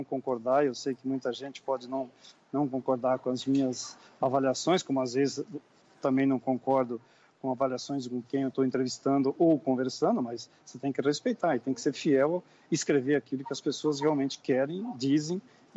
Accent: Jarinu, São Paulo, Brazil; Jarinu é meu local, a minha terra é em Jarinu, então estou por lá.

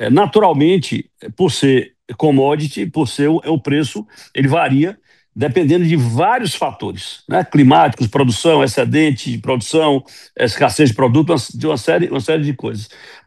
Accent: Bahia, Brazil; also born or lived in Ilhéus; Eu morava em Ilhéus, morei 30 anos em Ilhéus, não sou de lá, sou do sertão da Bahia.

